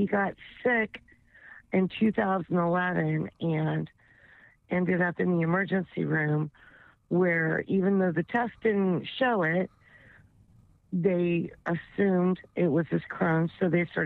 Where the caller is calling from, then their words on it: Outer Banks, North Carolina, United States; also born or lived in San Diego; I'm calling from the Outer Banks, North Carolina.